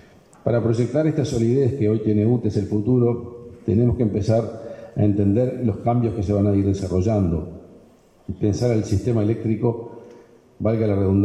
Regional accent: Uruguay; Y como uruguayos podemos sentirnos orgullosos

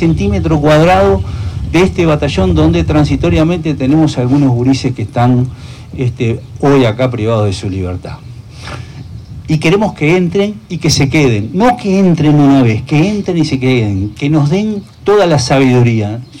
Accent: Uruguay; me deja muy contento como ciudadano uruguayo. Así somos los uruguayos

